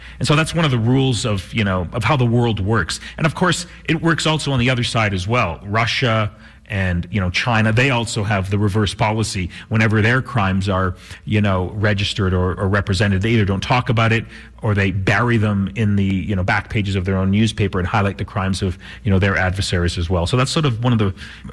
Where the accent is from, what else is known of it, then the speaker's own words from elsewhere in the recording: Canada; so I come from Canada, as you know